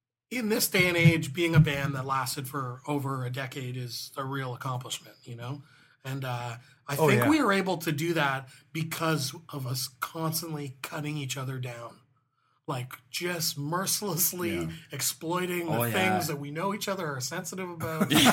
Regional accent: Hamilton, Ontario, Canada; born there; I was born in Hamilton, okay?

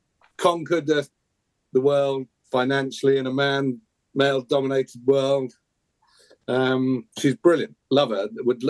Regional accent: Aylesford, South East England, United Kingdom; born there; Because I was born in Aylesford.

